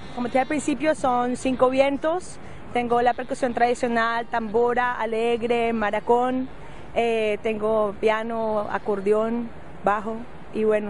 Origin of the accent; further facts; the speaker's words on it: Bogotá, Colombia; moved away as an adult; now in Belgium; soy colombiana de Bogotá. Vivo hace 10 años en Bélgica, vine a estudiar música